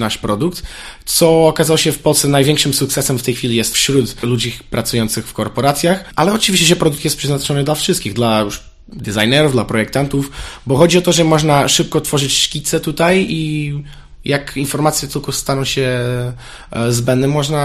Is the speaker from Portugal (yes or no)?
yes; Portugal; Polish is a second language; now in Poland; pochodzę z Portugalii